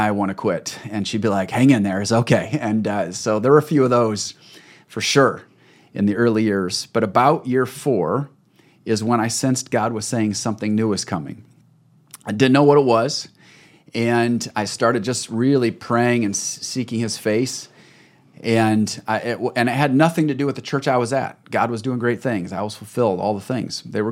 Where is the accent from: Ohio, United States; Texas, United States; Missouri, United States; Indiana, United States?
Indiana, United States; Fort Wayne; Yeah, I grew up in Fort Wayne, Indiana.